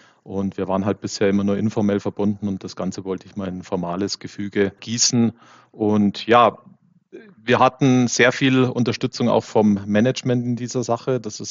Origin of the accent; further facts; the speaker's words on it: Munich, Bavaria, Germany; Ich bin 43 Jahre alt, geboren und aufgewachsen in München